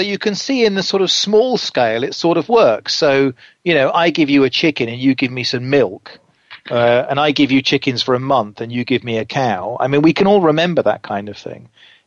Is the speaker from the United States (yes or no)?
no; England, United Kingdom; And because I'm English, so of course I didn't actually have any photo ID with me.